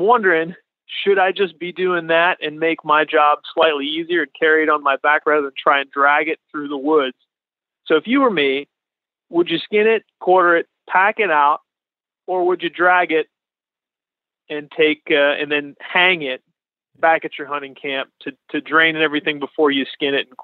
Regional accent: Latrobe, Pennsylvania, United States; I'm from near Pittsburgh, so a little town called Latrobe. You guys might know it for Rolling Rock beer and Arnold Palmer.

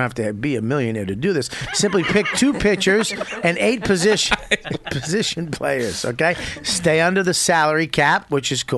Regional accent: Denver, Colorado, United States; I'm from Denver.

